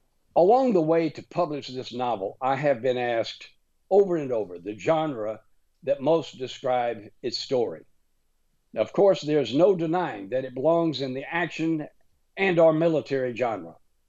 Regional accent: Lake Charles, Louisiana, United States; As most people know, Lake Charles, Louisiana, where I was born, is the location of multiple oil refineries.

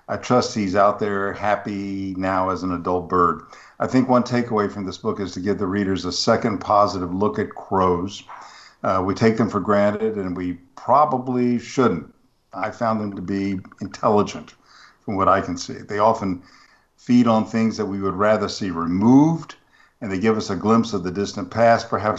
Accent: Charlotte, North Carolina, United States; When I visited a raptor center in my hometown of Charlotte

